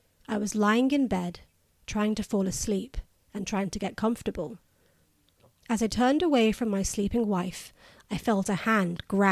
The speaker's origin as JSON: {"language": "English", "region": "California", "country": "United States", "said": "I'm from California, and you can use my name."}